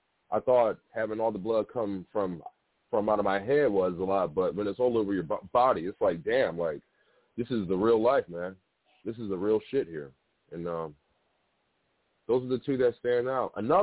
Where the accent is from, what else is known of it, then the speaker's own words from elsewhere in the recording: Detroit, Michigan, United States; I'm from Detroit, and I would have loved to see him go all the way